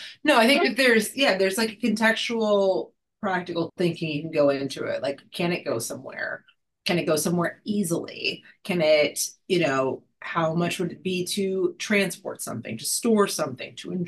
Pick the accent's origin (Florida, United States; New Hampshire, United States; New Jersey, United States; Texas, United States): Texas, United States; forgive my pronunciation because I am Texan.